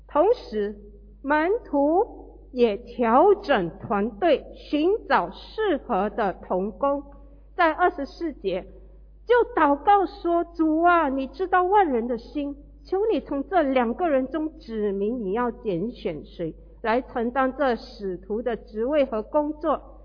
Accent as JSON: {"language": "Chinese", "town": "Fuzhou", "region": "Fujian", "country": "China", "said": "我是福州人，福州人，有没有人会讲福州话？哎呦 OK， 很多人呢说福州话听起来好像在骂人除了福州话我还会一点广东话。"}